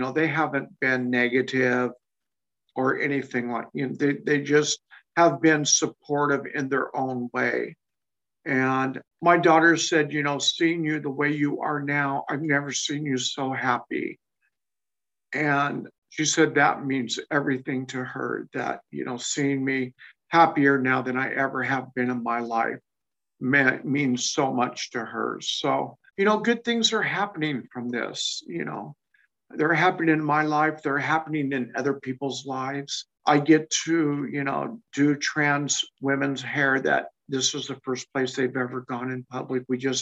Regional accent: Spokane, Washington, United States; born there; So, you know, I was born in Spokane, Washington.

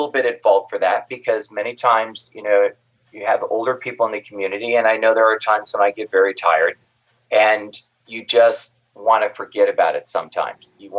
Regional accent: Midwest, United States; And I grew up in the Midwest, so I had those Midwestern values.

